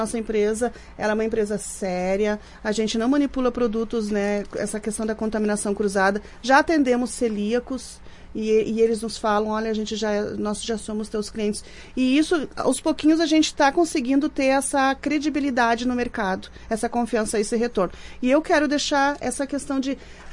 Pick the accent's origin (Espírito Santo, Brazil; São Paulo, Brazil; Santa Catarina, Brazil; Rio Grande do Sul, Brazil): Rio Grande do Sul, Brazil; Caxias do Sul; a gente é de Caxias do Sul, sim. Algumas pessoas nos perguntam, ah, vocês são daqui? Sim, a gente é daqui.